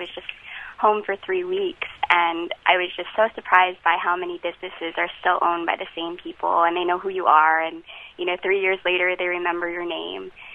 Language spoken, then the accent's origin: English; Honolulu, Hawaii, United States; now in Boston, United States; I'm from Honolulu. I live in Boston now.